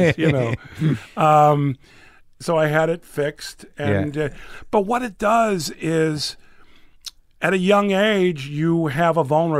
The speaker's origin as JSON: {"language": "English", "town": "Chicago", "region": "Illinois", "country": "United States", "tie": "born or raised there", "also_born_or_lived": "South Florida", "said": "I grew up in Chicago and South Florida."}